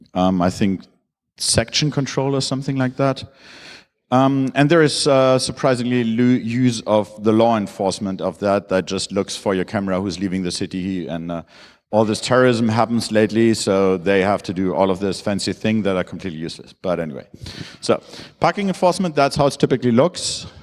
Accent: Germany; I'm from Germany. I'm used to some things called privacy, because we have laws about those things.

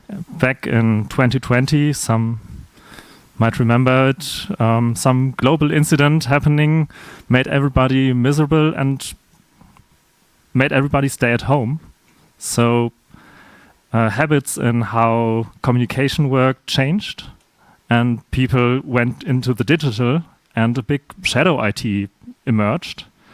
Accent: Karlsruhe, Baden-Württemberg, Germany; English is a second language; Hi. I'm from Karlsruhe, Germany. Studied there, Master of Computer Science with formal verification.

